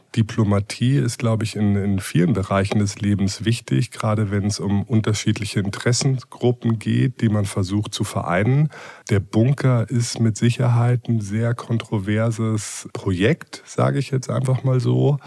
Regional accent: Berlin, Germany; now in Hamburg, Germany; Ich bin kein gebürtiger Hamburger. Ich bin gebürtiger Berliner, lebe aber jetzt schon zum dritten Mal wieder in Hamburg und habe quasi nach meiner Ausbildung, während meines Studiums schon mal 3 Jahre in Hamburg gelebt

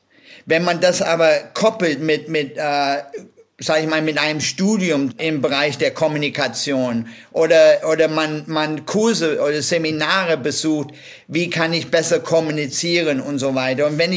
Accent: United States; German is a second language; now in Germany; Wie man vom Namen hört, komme ich nicht ganz aus Brandenburg. Ich bin eigentlich US-Amerikaner, lebe allerdings seit 3 Jahrzehnten in Deutschland. Deshalb kann ich mittlerweile einigermaßen Deutsch.

